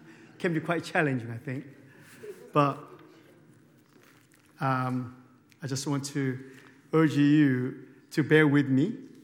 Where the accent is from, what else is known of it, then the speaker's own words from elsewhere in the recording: South Korea; English is a second language; moved away as an adult; now in London, United Kingdom; I grew up in Buddhist background, Buddhist home, in a little island in south of South Korea. Very small, a very insignificant island in South Korea.